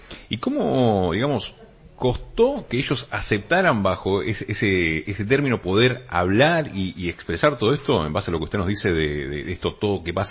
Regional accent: Buenos Aires, Argentina; now in Río Gallegos, Argentina; Yo le cuento, soy de Buenos Aires.

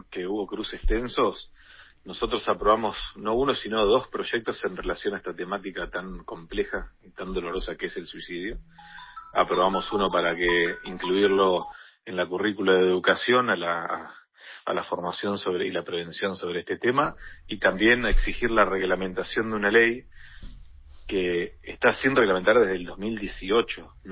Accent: Puerto Deseado, Santa Cruz, Argentina; es en relación a mi pueblo, ¿no? A Puerto Deseado.

